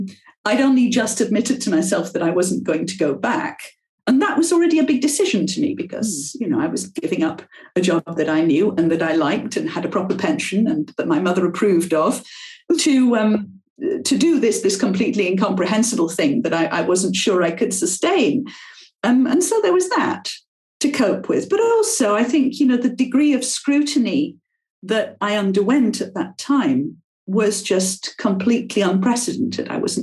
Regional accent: England, United Kingdom; first language French; English is a second language; I was born in England, but my mother didn't speak English. And so we spoke French at home until I went to school. And then I picked up English because I had to.

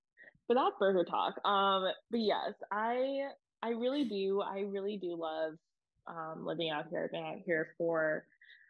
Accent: Virginia, United States; I'm from Virginia, and I just like every time I go home, I do really crave like a Red Robin burger.

